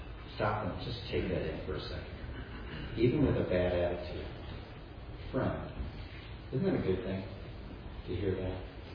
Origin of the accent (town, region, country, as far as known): Chicago, Illinois, United States; born or raised there